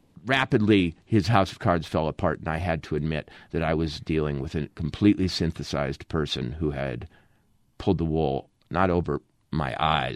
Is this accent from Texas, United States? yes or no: no; Minnesota, United States; he knew I was a writer and he knew I was from Minnesota like Fitzgerald